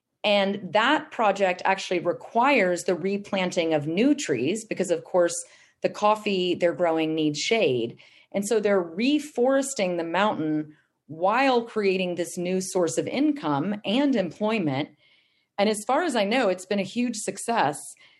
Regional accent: San Antonio, Texas, United States; not least because I'm from San Antonio

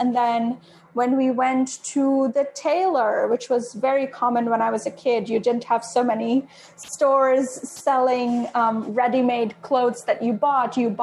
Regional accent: Kolkata, West Bengal, India; moved away as an adult; now in United States; I grew up in Kolkata in India. It's a huge city. And I have lived in the U.S. Since I moved here for undergrad. So I've been here for a while now.

